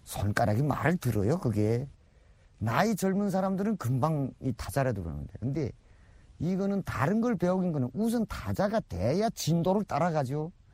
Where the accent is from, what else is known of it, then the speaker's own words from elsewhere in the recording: North Korea; now in South Korea; 그냥 거기서 태어나서 살았으니까 거기 문화를 이해하기 위해서 내가 일부러 노력할 필요는 없잖아요.